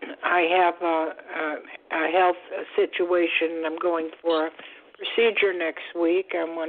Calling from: Florida, United States; I'm calling from Florida.

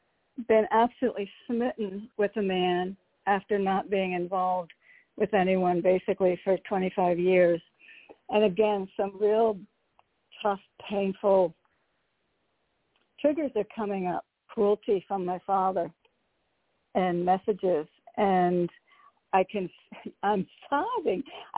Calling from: Connecticut, United States; Hi, Nicole. … from Connecticut.

